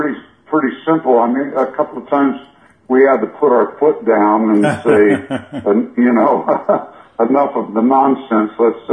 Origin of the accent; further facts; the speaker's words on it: Santa Ana, California, United States; Well, we were both raised in Orange County. Bobby was from Anaheim, and where Disneyland is, and I was from Santa Ana.